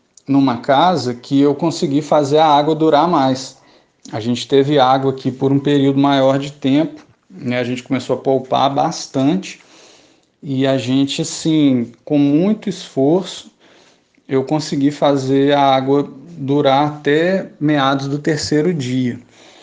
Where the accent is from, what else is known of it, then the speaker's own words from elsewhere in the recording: Minas Gerais, Brazil; eu sou de Minas Gerais, né? Em Minas Gerais, se falta luz, você vai dormir.